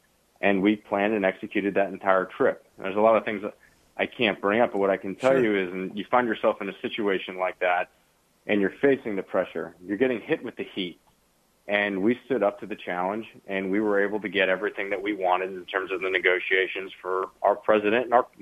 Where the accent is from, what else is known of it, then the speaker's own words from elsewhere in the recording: Cleveland, Ohio, United States; I grew up in Cleveland my entire adult life.